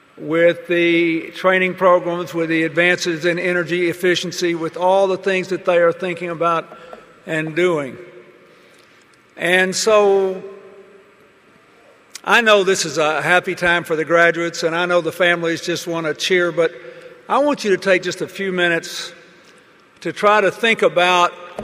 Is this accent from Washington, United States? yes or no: no; Arkansas, United States; But then you can deny me a lot of credit since I'm from Arkansas.